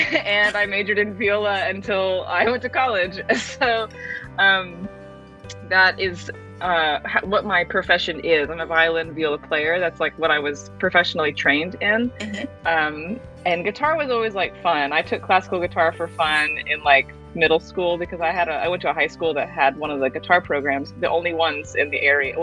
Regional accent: Houston, Texas, United States; born there; I was born in Houston, but I only lived there for like 2 months.

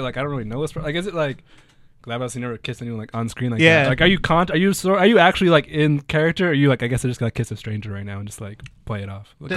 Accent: Arizona, United States; same thing growing up in Arizona, like Minnesota, you just don't really see it as much.

